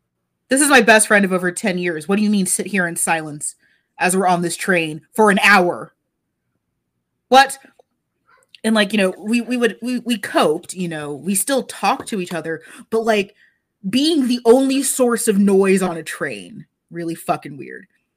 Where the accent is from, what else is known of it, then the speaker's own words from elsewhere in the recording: United States; I don't get to do that being African-American, because I'm either from Africa, which no one likes. Everyone is still super racist against Africans. Or I'm obviously an American.